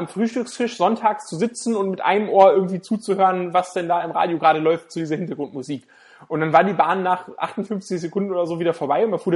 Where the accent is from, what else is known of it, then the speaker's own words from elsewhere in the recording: Lower Saxony, Germany; Bei uns in Niedersachsen, also wir kommen ja aus Südniedersachsen, an der Grenze zu Hessen, oder fast an der Grenze zu Hessen